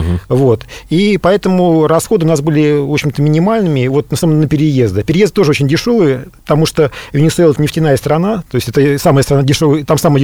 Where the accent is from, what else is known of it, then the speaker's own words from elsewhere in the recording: Russia; когда они понимают, что мы из России, отношение менялось кардинально